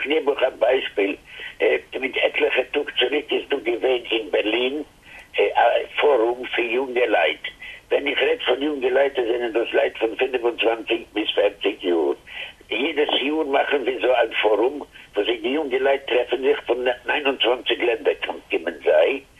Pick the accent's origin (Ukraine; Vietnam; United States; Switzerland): Ukraine; Drohobych, Lviv Oblast; German is a second language; Ich bin geboren neben Lemberg in der Stuttgart, Eldrohobitsch. Und also ich bin 10 Jahre gewesen, bin ich mit meiner Familie gegangen nach Lemberg.